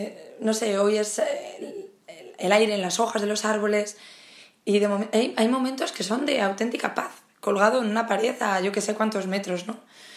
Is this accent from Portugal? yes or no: no; León, Castile and León, Spain; Yo soy de León y allí pues tienen estas actividades que llaman de ocio alternativo.